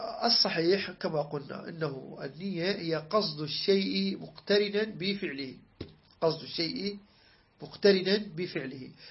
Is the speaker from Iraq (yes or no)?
yes; Iraq; قالوا عندنا بالعراق يقول هذا قول طابع